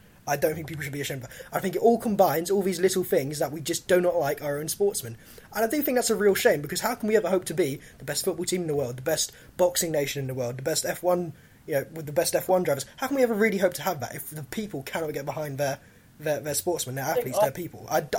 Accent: United Kingdom; I think there is a bit of a culture as British people in general, and I do think it comes from the days of when we were the greatest country in the world

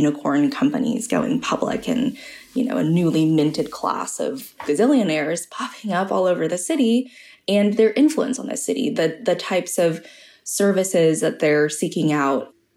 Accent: California, United States; I hail from the Bay Area in California originally.

